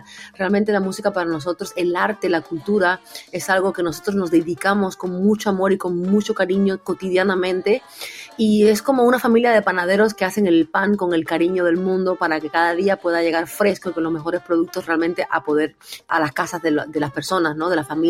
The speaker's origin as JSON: {"language": "Spanish", "country": "Cuba", "said": "esta isla del Caribe, de donde vengo, que es Cuba. Y es una isla muy musical."}